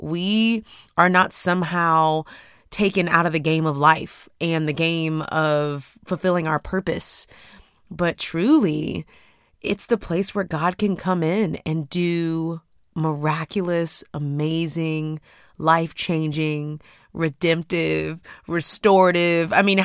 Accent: Houston, Texas, United States; I'm from Houston, Texas, okay?

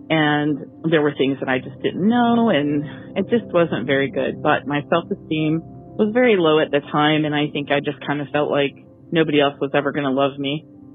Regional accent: Goldsboro, North Carolina, United States; I'm from Goldsboro, North Carolina.

